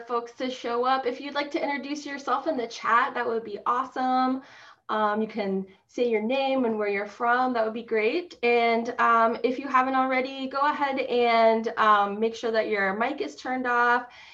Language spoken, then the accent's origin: English; Portland, Oregon, United States; I'm from Portland, Oregon. I work in downtown Portland.